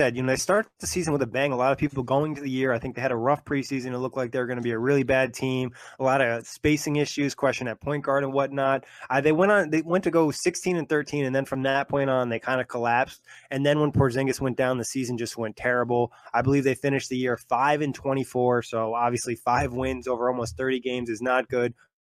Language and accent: English; New York, United States; We're both from New York, so we should be able to do a good job on the Knicks.